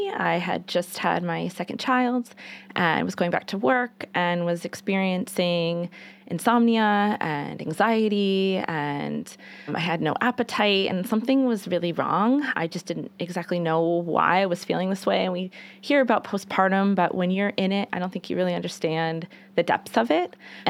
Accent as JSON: {"language": "English", "town": "Randolph", "region": "Vermont", "country": "United States", "tie": "born or raised there", "said": "Yeah, I grew up in Randolph, Vermont, yeah, Orange County, and I was a townie"}